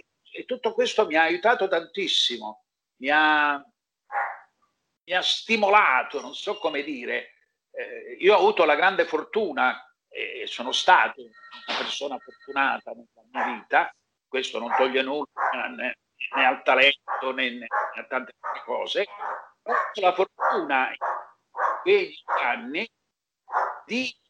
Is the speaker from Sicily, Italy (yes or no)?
yes; Catania, Sicily, Italy; perché io sono nato a Catania in un quartiere popolare